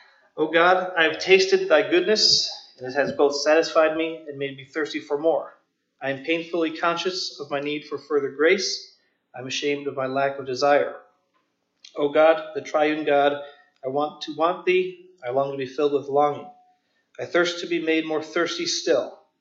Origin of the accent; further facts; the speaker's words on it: Japan; moved away as an adult; So I grew up in Japan from ages 2 to 19.